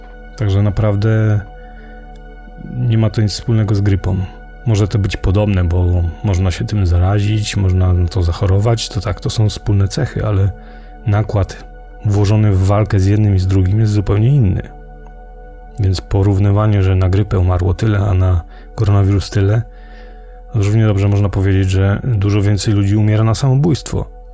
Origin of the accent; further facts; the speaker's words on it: Brzeg Dolny, Lower Silesian Voivodeship, Poland; pochodzę z miasteczka, który nazywa się Brzeg Dolny, położonego około 30 km na północny zachód od Wrocławia.